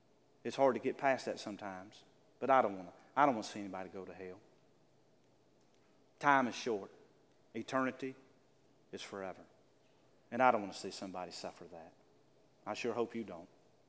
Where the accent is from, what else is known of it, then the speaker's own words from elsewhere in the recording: the South, United States; accent: southern; And that's my southern accent.